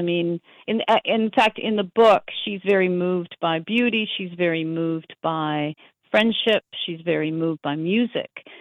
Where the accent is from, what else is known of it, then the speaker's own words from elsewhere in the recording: Montreal, Quebec, Canada; also born or lived in London; now in New York, United States; Well, I was a child, actually, when I left London. I grew up in Montreal.